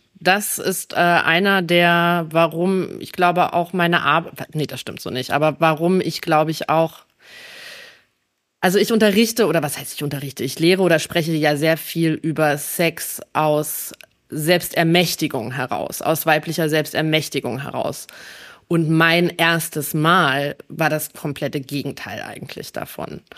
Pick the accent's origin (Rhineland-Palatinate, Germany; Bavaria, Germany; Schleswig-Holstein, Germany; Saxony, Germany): Saxony, Germany; Dresden; born there; ich bin in Dresden geboren